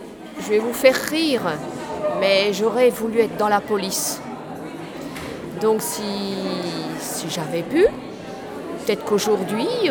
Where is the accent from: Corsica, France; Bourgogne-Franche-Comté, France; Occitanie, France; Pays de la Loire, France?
Bourgogne-Franche-Comté, France; Saint-Maurice-Colombier; Donc, je suis de Saint-Maurice-Colombier, tout à côté de l'Île-sur-le-Doubs.